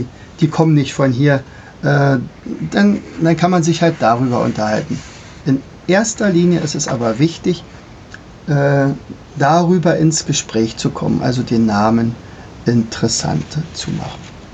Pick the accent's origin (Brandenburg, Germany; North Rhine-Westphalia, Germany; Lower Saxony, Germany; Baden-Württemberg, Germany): Brandenburg, Germany; ich komme ja hier aus dem Brandenburgischen